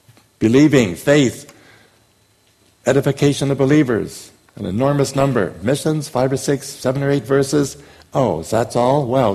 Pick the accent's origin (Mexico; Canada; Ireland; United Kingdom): Canada; now in United States; because I was born in Canada, I do not consider trips to Canada as international ministry. That's just going back to my original home. I have dual citizenship in Canada and the U.S.